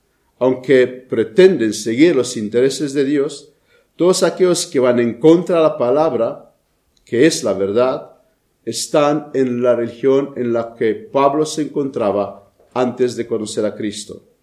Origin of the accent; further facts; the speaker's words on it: Romania; Spanish is a second language; Esto otra vez hago referencia a mi país de origen, a Rumanía.